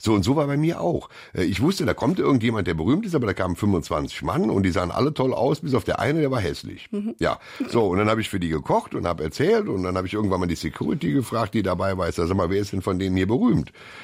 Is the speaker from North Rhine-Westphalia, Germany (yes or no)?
yes; North Rhine-Westphalia, Germany; Ich war immer schon ein Kind vom Land. Ich bin ja nicht in Köln groß geworden, sondern am Rande von Köln in einem kleinen Dorf.